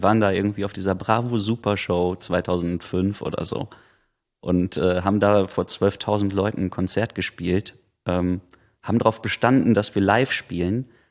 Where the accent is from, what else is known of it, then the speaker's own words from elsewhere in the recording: Essen, North Rhine-Westphalia, Germany; now in Berlin, Germany; ich komme ja aus Essen und war dann in Berlin